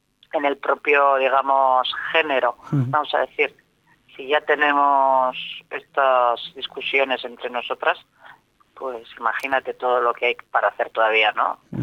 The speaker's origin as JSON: {"language": "Spanish", "town": "Ondarroa", "region": "Basque Country", "country": "Spain", "said": "yo soy de Ondarroa"}